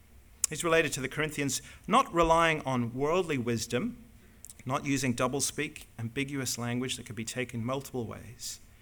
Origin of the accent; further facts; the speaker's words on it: Northern Ireland, United Kingdom; I'm from Northern Ireland, so I'm British and I'm Irish